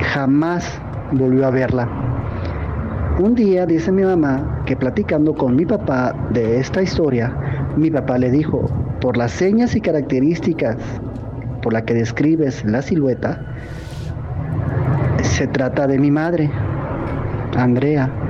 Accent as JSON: {"language": "Spanish", "town": "La Paz", "region": "Baja California Sur", "country": "Mexico", "said": "Soy de La Paz, Baja California Sur, México, el bello puerto de La Paz, hermosa ciudad."}